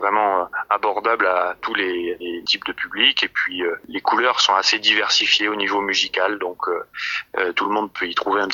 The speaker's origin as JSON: {"language": "French", "town": "Marseille", "region": "Provence-Alpes-Côte d'Azur", "country": "France", "tie": "born or raised there", "said": "je suis également natif de Marseille et j'ai évolué pas mal dans le sud de la France et j'ai fait mes études plutôt par ici entre Aix et Marseille"}